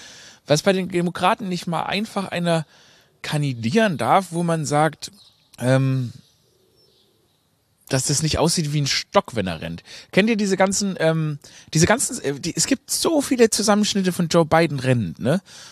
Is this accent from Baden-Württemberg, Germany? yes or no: yes; Stuttgart, Baden-Württemberg, Germany; Ich komme ja aus Stuttgart, gell?